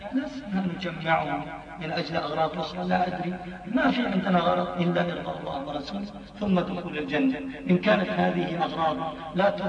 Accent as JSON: {"language": "Arabic", "country": "Palestine"}